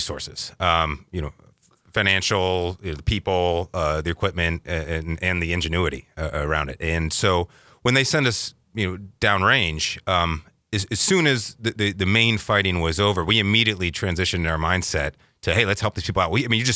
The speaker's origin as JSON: {"language": "English", "region": "Ohio", "country": "United States", "tie": "born or raised there", "said": "I grew up in Ohio."}